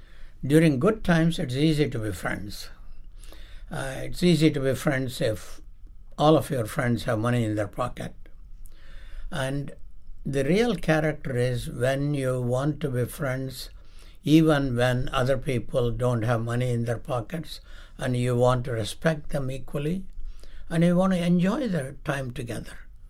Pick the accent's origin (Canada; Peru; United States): Canada; I think my sense of being Canadian is caring for essentially this country to be one country instead of a group of provinces.